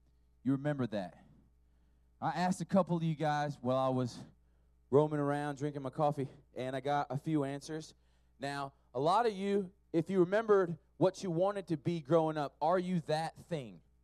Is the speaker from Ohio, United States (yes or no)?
no; San Diego, California, United States; Growing up, I lived in San Diego, and Top Gun was in my hometown.